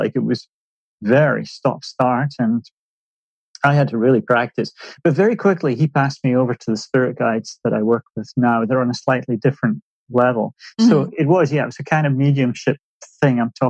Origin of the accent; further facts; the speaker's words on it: Aberdeen, Scotland, United Kingdom; moved away as an adult; also born or lived in Edinburgh / London; now in United States; Well, I grew up in Aberdeen, which is beautiful. On the northeast coast of Scotland. I moved away from there when I went to college in Edinburgh, went to art school, and finally to the States via London. Actually, I spent 15 years in London